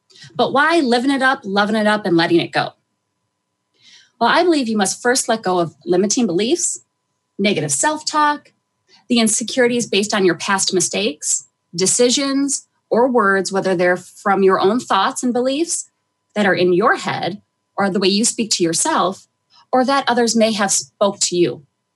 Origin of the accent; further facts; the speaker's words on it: Midwest, United States; I'm a Midwesterner, not loving being a Midwesterner right now with all the snow that we've been getting.